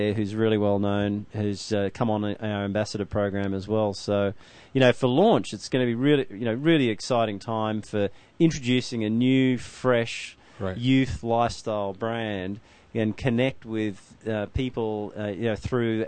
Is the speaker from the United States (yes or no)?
no; Australia; being an Australian, going to India